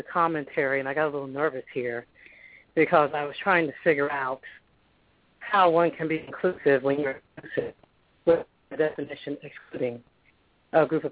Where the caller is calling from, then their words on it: Atlanta, Georgia, United States; Yes, my name is … I'm calling from Atlanta.